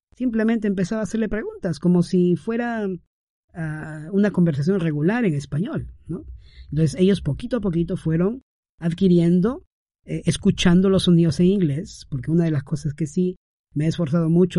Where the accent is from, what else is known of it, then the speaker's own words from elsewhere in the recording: Peru; Mi esposa y yo somos de aquí, peruanos, y hemos hecho el mejor esfuerzo